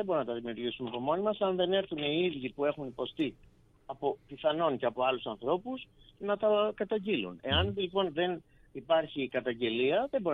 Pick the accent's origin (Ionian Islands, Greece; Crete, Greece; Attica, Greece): Attica, Greece; Piraeus; γιατί είμαι Πειραιώτης